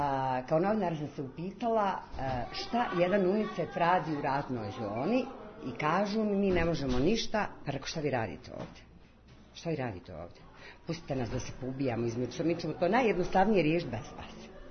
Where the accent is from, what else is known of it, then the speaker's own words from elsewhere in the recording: Sarajevo, Federation of Bosnia and Herzegovina, Bosnia & Herzegovina; Jesam Švicarka po papirima, kao malo prije što sam vam rekla, ali ja sam prvenstveno Sarajka.